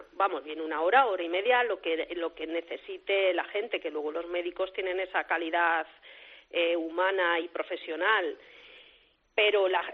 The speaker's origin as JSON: {"language": "Spanish", "town": "Sayatón", "region": "Castilla-La Mancha", "country": "Spain", "said": "porque hablo de Sayatón pues porque es mi pueblo"}